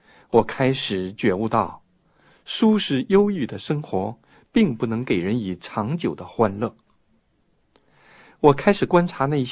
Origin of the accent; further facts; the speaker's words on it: North China, China; moved away as an adult; 我在北方出生、读书、工作，艰苦的日子还记忆犹新呢。